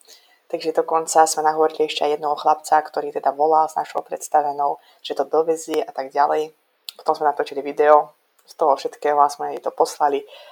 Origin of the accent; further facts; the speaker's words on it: Azerbaijan; moved away; tú dlhú, ktorú som absolvovala, už počnúc tým, že som odišla z Azerbajdžanu